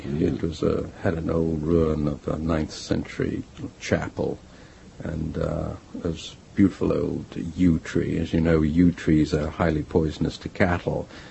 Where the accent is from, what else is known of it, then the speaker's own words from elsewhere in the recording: New York City, New York, United States; little main street, Gatona Avenue, and literally was like a little Midwestern town. And that's where I grew up in the Bronx.